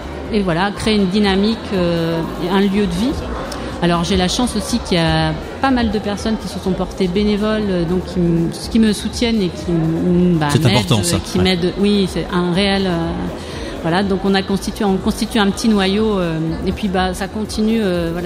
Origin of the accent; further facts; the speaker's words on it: Châteauneuf-sur-Charente, Nouvelle-Aquitaine, France; born there; Oui, je suis née à Châteauneuf.